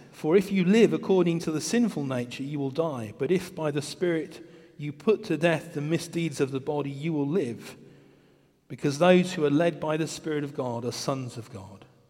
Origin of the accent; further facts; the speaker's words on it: United Kingdom; We are more inclined, as British people, to talk about the weather.